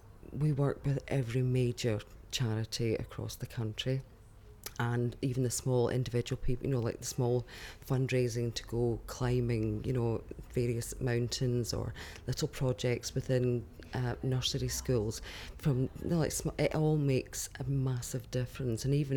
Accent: Scotland, United Kingdom; now in Nottingham, United Kingdom; I'm 42. I'm originally from Scotland, but I've been in Nottingham for the last few years.

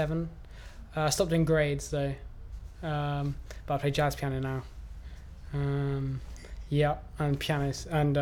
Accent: Camberwell, London, United Kingdom; I was born in Camberwell, lived in the same house for 17 years. We spent a lot of time down in Cornwall.

